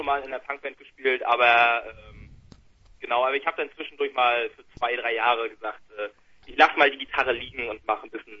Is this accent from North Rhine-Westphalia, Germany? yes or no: no; Rostock, Mecklenburg-Vorpommern, Germany; Wir kommen aus Rostock.